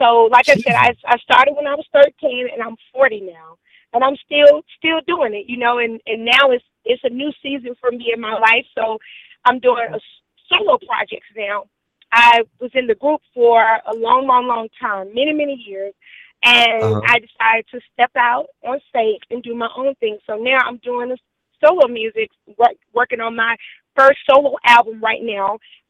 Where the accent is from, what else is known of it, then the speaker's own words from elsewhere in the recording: Atlanta, Georgia, United States; Yes, I grew up in Southwest Atlanta, born and raised. I'm a true Georgia peach.